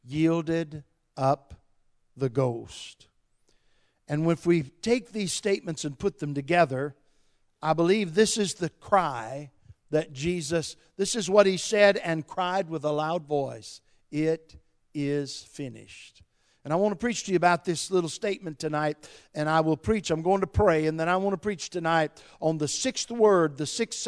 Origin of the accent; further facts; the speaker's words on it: England, United Kingdom; I don't refer much to the Greek because I'm English and so are you